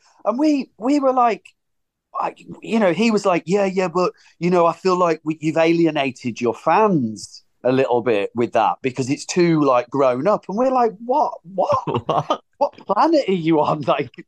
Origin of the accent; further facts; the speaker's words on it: Birmingham, West Midlands, United Kingdom; Obviously, I'm from Birmingham